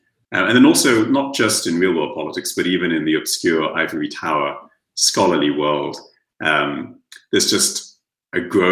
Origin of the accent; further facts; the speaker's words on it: London, United Kingdom; born there; I was born in London in the 1970s. I can put the exact year on it. But my parents come from the small Caribbean nation of Guyana. But their ancestors, they hail from India